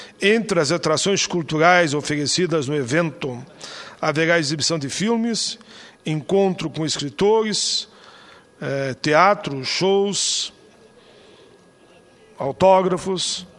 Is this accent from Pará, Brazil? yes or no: no; Caxias do Sul, Rio Grande do Sul, Brazil; natural da minha cidade natal, Caxias do Sul, embora recebi o título já de cidadão de Canoas. Mas nasci em Caxias.